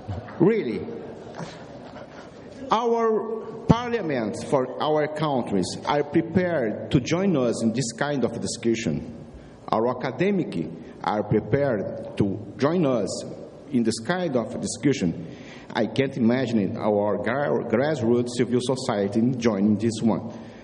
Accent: Brazil; English is a second language; I'm from Brazil.

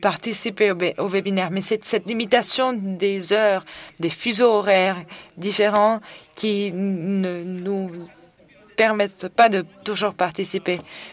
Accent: Nigeria; Je viens du Nigeria.

